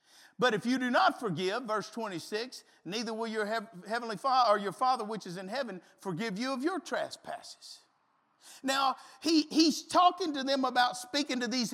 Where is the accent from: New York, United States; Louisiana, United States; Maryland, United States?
Louisiana, United States; I'm from South Louisiana. We live in Oklahoma now, but I'm from South Louisiana, my wife and I both.